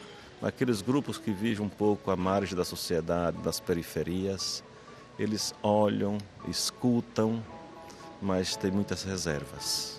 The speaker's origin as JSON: {"language": "Portuguese", "town": "Feira de Santana", "region": "Bahia", "country": "Brazil", "said": "Na região do qual eu venho, lá de Feira de Santana, que é minha diocese de origem"}